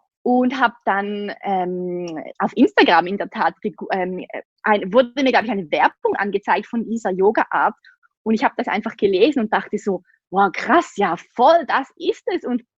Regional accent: Switzerland; ich wohne in der Schweiz. Ich komme aus der Schweiz, wie man sicher an meinem Akzent hören kann.

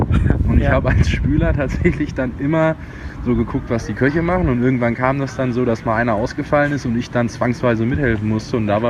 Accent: North Rhine-Westphalia, Germany; born there; now in Hamburg, Germany; 22 Jahre alt und komme gebürtig aus dem Sauerland und bin jetzt seit 2 Jahren tatsächlich in Hamburg

